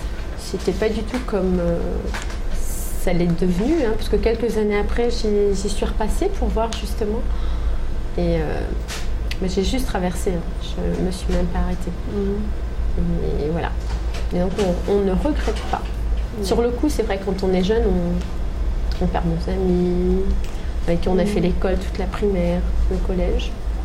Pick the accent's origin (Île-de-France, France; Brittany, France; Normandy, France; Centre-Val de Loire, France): Centre-Val de Loire, France; Orléans; Je suis née à Orléans.